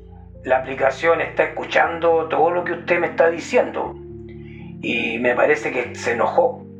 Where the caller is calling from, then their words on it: Jabalquinto, Andalusia, Spain; de Jabalquinto. Le llamo porque me ha parecido correcto compartir mi historia